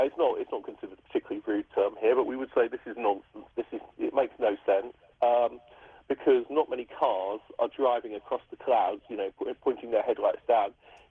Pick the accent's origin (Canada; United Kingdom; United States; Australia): United Kingdom; England; accent: English; Sorry, it's my stupid English accent.